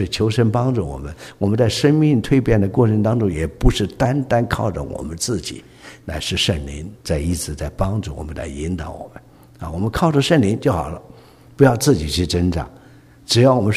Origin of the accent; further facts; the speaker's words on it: China; 你看我们中国人自己也说嘛